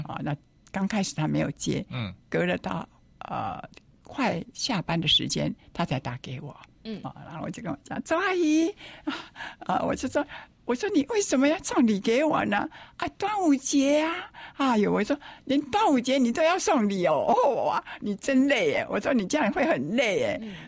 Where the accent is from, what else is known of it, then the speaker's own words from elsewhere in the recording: Taiwan; 我现在没有办法很完整的说很长的台语。这怎么办呢、啊？我是台湾人